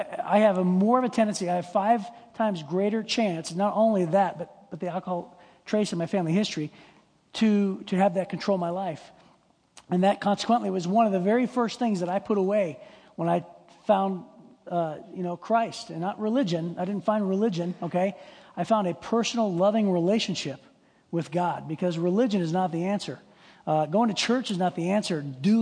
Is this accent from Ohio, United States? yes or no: yes; Youngstown, Ohio, United States; I grew up in Youngstown, Ohio, on the wrong side of the tracks, and that was the culture.